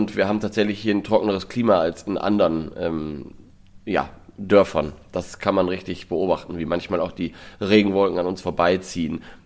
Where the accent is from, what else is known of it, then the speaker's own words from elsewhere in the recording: Lower Saxony, Germany; ich bin ja im Nordwesten Deutschlands aufgewachsen, in Niedersachsen